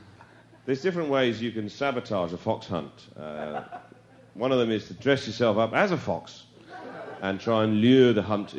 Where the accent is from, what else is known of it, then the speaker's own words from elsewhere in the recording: South West England, United Kingdom; I grew up in Britain in an area called the West Country. It's the West Country. It's a rural area, quite a country area.